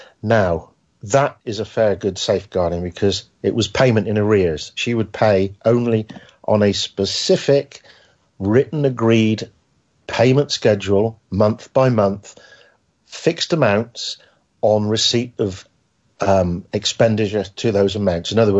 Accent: South West England, United Kingdom; Yes, I'm from Cornwall.

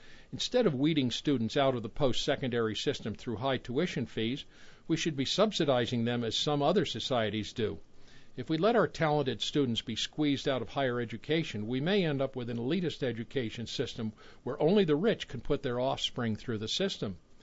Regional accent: Canada; also born or lived in United States; As a Canadian and former American, I wish to invoke my right to speak on a subject close to your hearts.

